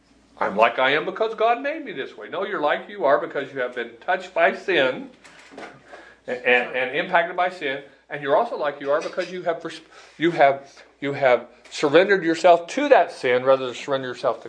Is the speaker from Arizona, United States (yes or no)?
yes; Arizona, United States; And our guy says, well, you should be used to this. You're from Arizona. You're used to this. And I look around and said, hey, in Arizona, we have beau